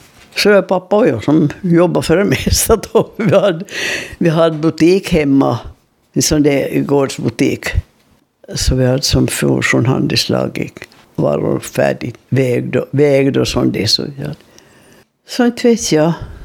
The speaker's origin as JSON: {"language": "Swedish", "town": "Esse", "region": "Ostrobothnia", "country": "Finland", "tie": "born there", "said": "Jag är född i Essie Bäckby 3 juni 23."}